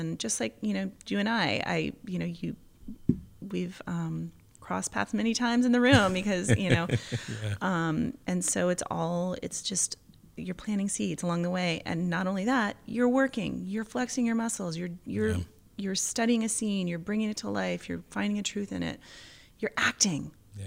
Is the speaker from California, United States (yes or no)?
yes; San Francisco, California, United States; I'm from San Francisco.